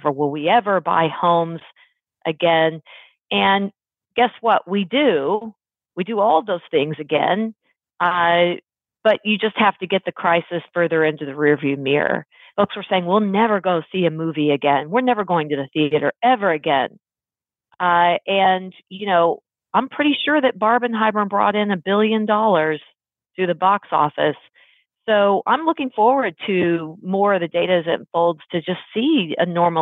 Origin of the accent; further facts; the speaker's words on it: Texas, United States; I was quite into college ball growing up in Texas. That was really the Texas thing, high school and college ball.